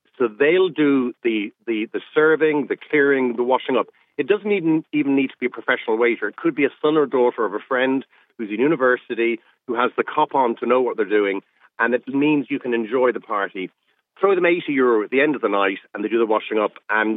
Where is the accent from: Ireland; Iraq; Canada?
Ireland; Leinster; in the sitting room where we grew up in County Offaly